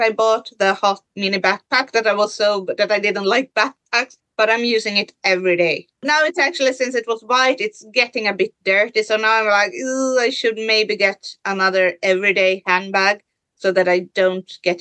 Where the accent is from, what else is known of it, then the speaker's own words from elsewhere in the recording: Sweden; because, you know, we're coming from Sweden, we don't have almost anything.